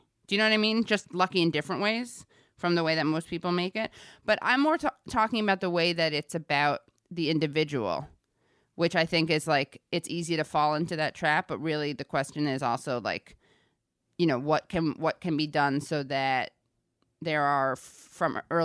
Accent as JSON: {"language": "English", "town": "New York City", "region": "New York", "country": "United States", "tie": "born or raised there", "said": "And I grew up in New York City in kind of a similar background to hers."}